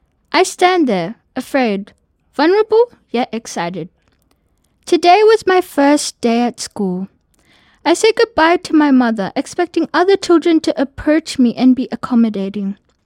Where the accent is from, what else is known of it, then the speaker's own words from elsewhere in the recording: Kenya; I am Kenyan.